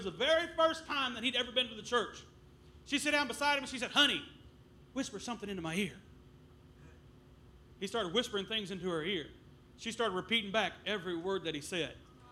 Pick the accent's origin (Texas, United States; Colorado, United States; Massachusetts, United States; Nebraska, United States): Texas, United States; I said, man, I'm from North Texas.